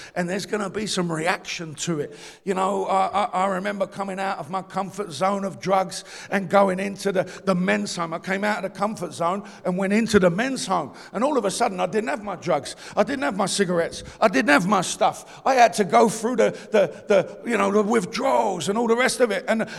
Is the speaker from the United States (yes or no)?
no; London, United Kingdom; I'm from East London.